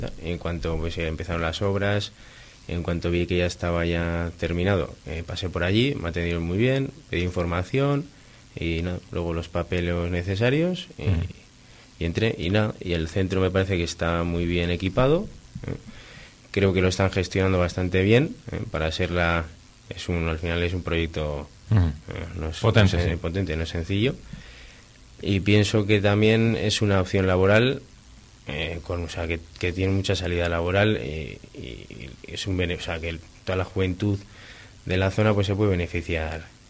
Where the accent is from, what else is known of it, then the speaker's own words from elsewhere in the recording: Bilbao, Basque Country, Spain; born there; now in Laredo, Spain; Yo soy nacido en Bilbao, pero llevo viviendo aquí en Laredo varios años.